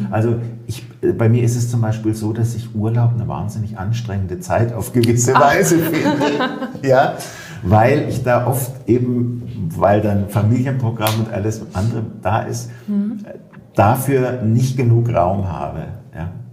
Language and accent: German; Stuttgart, Baden-Württemberg, Germany; in Stuttgart, wo ich groß geworden bin